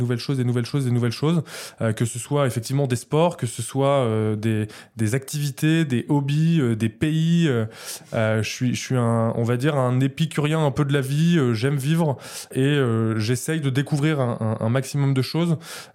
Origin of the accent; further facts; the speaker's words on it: Auvergne-Rhône-Alpes, France; now in Paris, France; j'ai 29 ans, je suis originaire d'Auvergne et très attaché à mon Auvergne natale. Voilà, fier de l'être, comme beaucoup d'Auvergnats, j'ai l'impression. Mais adopté par Paris, notamment, ça fait une petite dizaine d'années que je suis là.